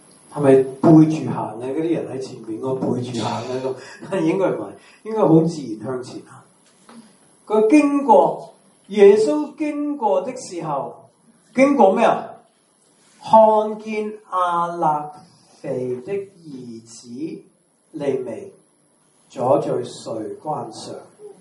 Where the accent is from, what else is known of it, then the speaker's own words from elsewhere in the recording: Macau; 我是澳門人，多不多交税？